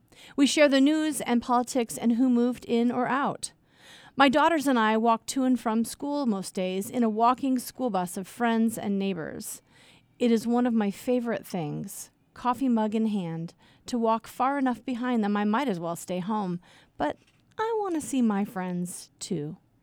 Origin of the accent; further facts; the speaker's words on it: South Bend, Indiana, United States; I grew up on Troy Court in South Bend, Indiana, then Alpine Street, Twickenham, and then Emerson Avenue for most of high school.